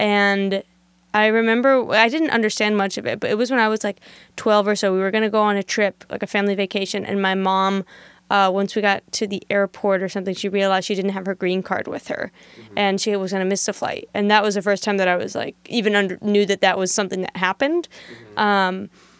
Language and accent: English; United States; I don't need a visa as an American if I want to go to Argentina.